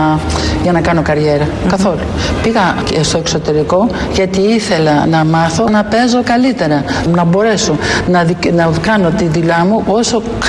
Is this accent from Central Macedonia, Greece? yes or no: no; Chiliomodi, Peloponnese, Greece; Πάντοτε ότι είμαι από το Χιλιομόδι και εκεί η παιδική μου ηλικία εκεί ήταν.